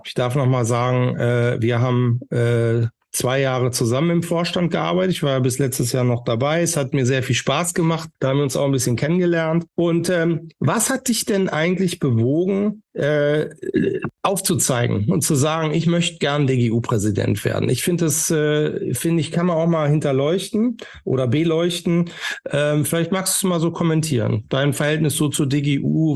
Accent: Northern Germany, Germany; ich bin aus dem Norden

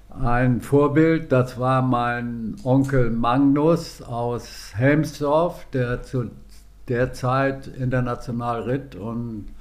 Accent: Grömitz, Schleswig-Holstein, Germany; born there; musste meine Mutter ausweichen nach Grömitz. Deswegen mein Geburtsort Grömitz

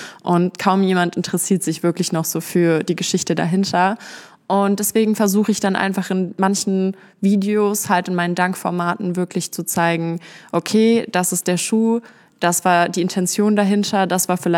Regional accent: Berlin, Germany; now in Essen, Germany; Ich komme ursprünglich aus Berlin und bin vor 2 Jahren dann hier in den Ruhrpott gezogen, nach Essen. Und genau, ich ziehe jetzt auch bald wieder zurück.

